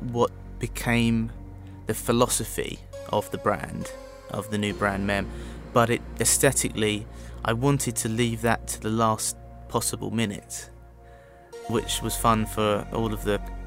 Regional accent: London, United Kingdom; I'm a Londoner, kind of born and bred. Grew up in southeast London with my family, mum, dad, and two sisters.

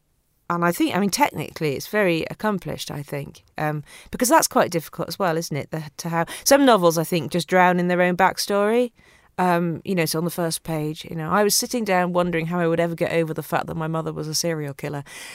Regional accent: Yorkshire and the Humber, United Kingdom; I grew up in Yorkshire.

